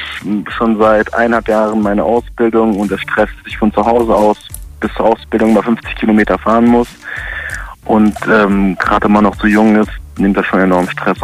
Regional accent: Trier, Rhineland-Palatinate, Germany; ich bin 19 Jahre alt und komme aus Trier.

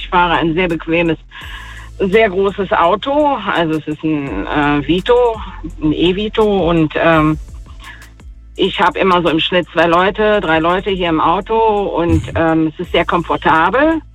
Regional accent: Turkey; Ich bin Türkin und mein Vater ist Perser

